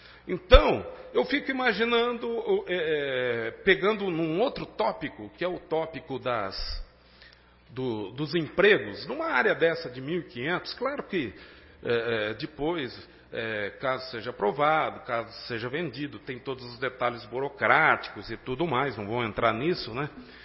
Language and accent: Portuguese; Garça, São Paulo, Brazil; por ser nascido e criado aqui em Garça, a gente sempre teve muito contato com os vários comerciantes